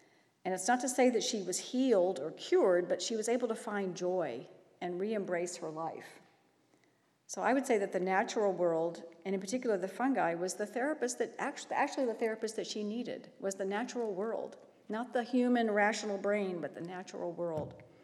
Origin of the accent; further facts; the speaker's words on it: Dayton, Ohio, United States; born there; I grew up in various cities around the country. In fact, I was born in Dayton, Ohio. So I'm somewhat familiar with this part of the country, but I haven't lived there for a really long time.